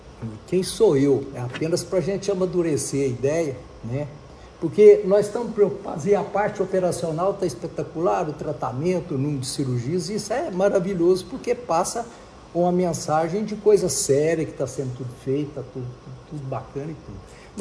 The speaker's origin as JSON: {"language": "Portuguese", "town": "Carmo do Paranaíba", "region": "Minas Gerais", "country": "Brazil", "said": "eu sou de Carmo do Paranaíba"}